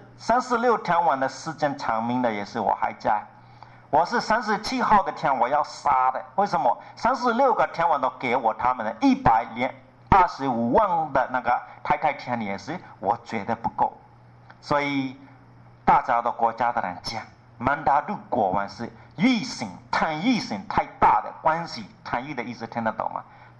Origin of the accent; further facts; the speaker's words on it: Myanmar; Chinese is a second language; 我们缅甸人跟你们这个差别，你们是执着很紧